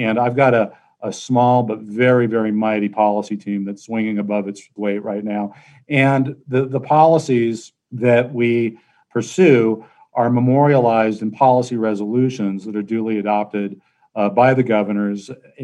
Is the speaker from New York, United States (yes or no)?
no; Arizona, United States; also born or lived in Washington, D.C.; I was born and raised in Arizona, went to law school at Arizona State and somehow took a wrong turn and ended up in Washington, D.C.